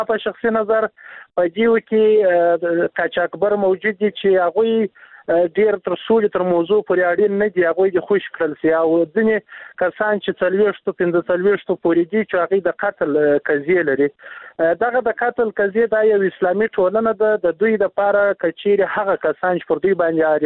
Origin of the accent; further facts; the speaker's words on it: Uruzgan, Afghanistan; زه دروازګان ولایت څخه راغلی یم جرګې